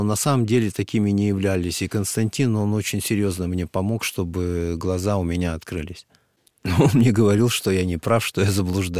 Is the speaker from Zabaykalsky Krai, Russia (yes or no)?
yes; Zabaykalsky Krai, Russia; Я рос в Забайкалье. Вот, учился в Забайкалье.